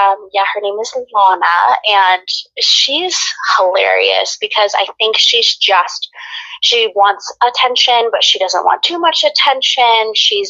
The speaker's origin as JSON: {"language": "English", "town": "Las Vegas", "region": "Nevada", "country": "United States", "said": "I think too, because I'm originally from Las Vegas where it rains like twice a year."}